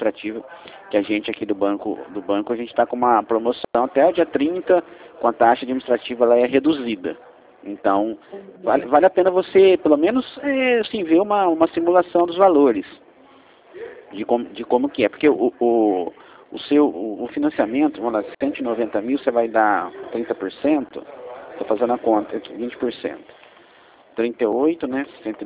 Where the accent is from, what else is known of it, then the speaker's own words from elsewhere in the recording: Mogi Guaçu, São Paulo, Brazil; Eu sou aqui de Mogi Guaçu mesmo, tá?